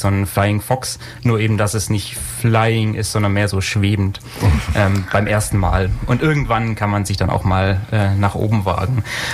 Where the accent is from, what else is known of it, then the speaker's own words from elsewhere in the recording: Baden-Württemberg, Germany; Ja, ich bin im weitesten Ulmer. Ich komme aus dem Alt-Donau-Kreis, aus einem relativ kleinen Dorf. Ich war auch im Wesentlichen mein ganzes Leben hier.